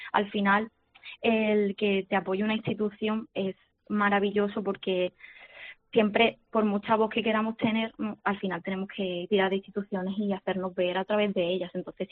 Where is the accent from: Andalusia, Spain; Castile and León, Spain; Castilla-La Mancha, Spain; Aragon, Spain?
Andalusia, Spain; Málaga; nosotros somos jóvenes artistas de Málaga, ¿no?